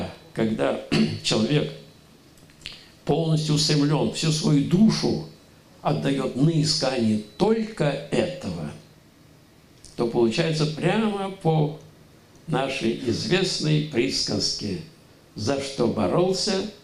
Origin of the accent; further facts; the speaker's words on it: Leningrad, Saint Petersburg, Russia; Я из Ленинграда